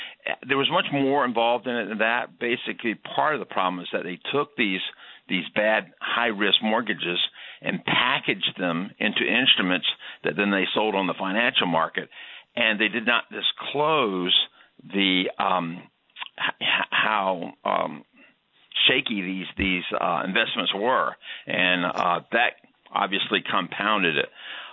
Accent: Florida, United States; I tell people I grew up in the South, but I grew up in South Florida, which is a little different.

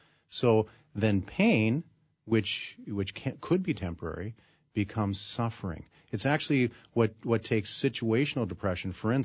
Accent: Duluth, Minnesota, United States; I was raised in Duluth

